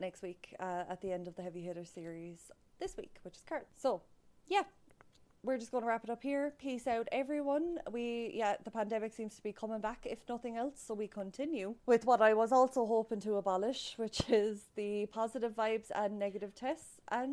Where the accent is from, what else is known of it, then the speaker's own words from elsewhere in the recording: Ireland; as an Irish podcast who's just started listening to someone from my fucking hometown